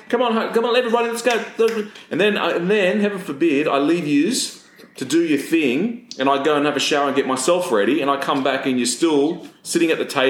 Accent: Malta; I'm from Malta.

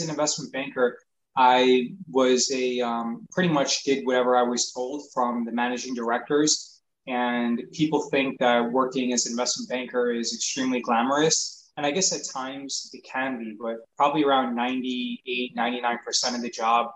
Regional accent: New York, United States; I run BestStockStrategy.com. I grew up in New York.

